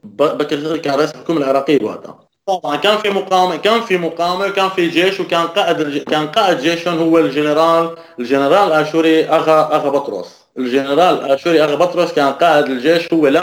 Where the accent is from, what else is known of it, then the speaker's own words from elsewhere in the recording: Al-Hasakah Governorate, Syria; born there; ضيعتي اسمها الجمعة بتبعد عن منطقة رأس العين 20 كيلومتر، عن مركز مدينة الحسكة 60 كيلومتر. انا ولدت سوري، ما كثير بتهمني جذور التركية كتسمية تركية ولا جذور عراقية.